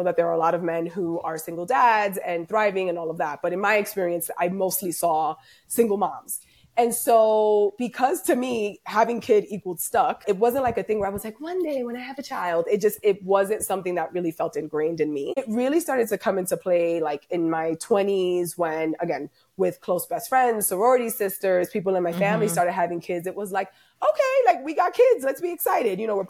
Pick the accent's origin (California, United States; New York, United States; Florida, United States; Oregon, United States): New York, United States; Bronx; Like growing up in the Bronx, having like high school best friends have kids